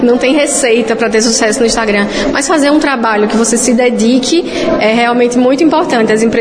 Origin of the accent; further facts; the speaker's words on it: Paraíba, Brazil; eu trabalho já há muitos anos no mercado de João Pessoa, né? Eu sou paraibana